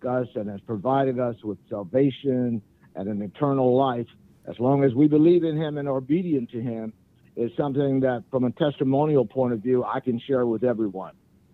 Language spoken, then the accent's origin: English; Little Rock, Arkansas, United States; now in Hilton Head Island, United States; No. I am from Little Rock, Arkansas, who a young guy who had no idea what investment banking was. I went to Solomon in 81, and now I'm living in Hilton Head Island, South Carolina.